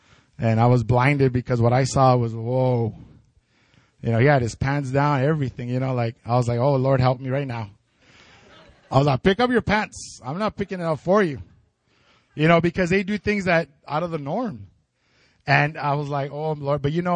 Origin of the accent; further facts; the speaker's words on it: El Paso, Texas, United States; I remember I'm from El Paso and I couldn't drive to El Paso.